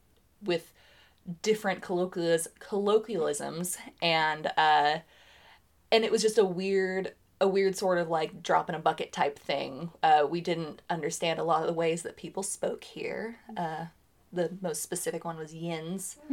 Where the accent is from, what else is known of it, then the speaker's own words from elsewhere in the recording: Washington, District of Columbia, United States; born there; now in Somerset, United States; I was born in Washington, D.C. at Walter Reed Medical Facility.